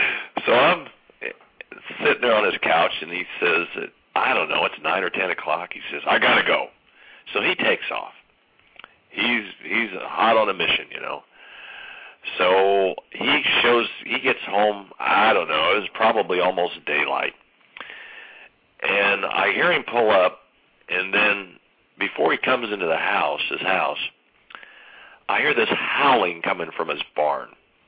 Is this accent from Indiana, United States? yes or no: yes; Indiana, United States; Right here from my home state of Indiana